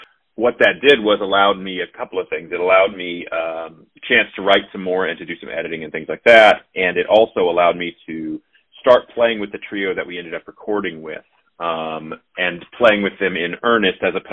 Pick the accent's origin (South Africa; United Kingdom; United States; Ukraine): United States; Kansas City, Missouri; It's strange because I grew up in Kansas City, but when I was in Kansas City, I wasn't really doing this, and it's awesome that you're kind of hometown.